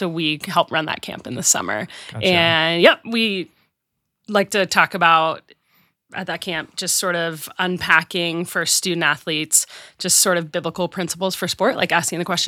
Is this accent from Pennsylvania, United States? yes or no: yes; Pittsburgh, Pennsylvania, United States; now in Madison, United States; I grew up in Pittsburgh, Pennsylvania, came to Madison to play a sport, played hockey for the Badgers.